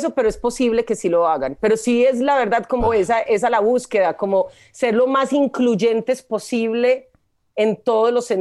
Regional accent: Colombia; yo vengo de Colombia. Allá todavía no estamos como tan avanzaditos sí.

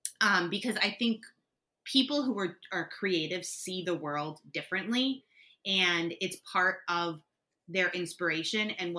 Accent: New York, United States; But I am also a New Yorker.

